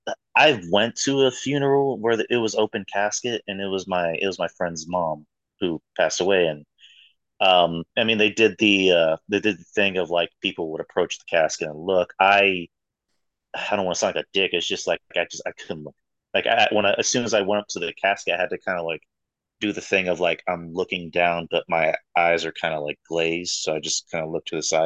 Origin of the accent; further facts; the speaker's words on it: San Antonio, Texas, United States; I'm from San Antonio. I'm from Texas.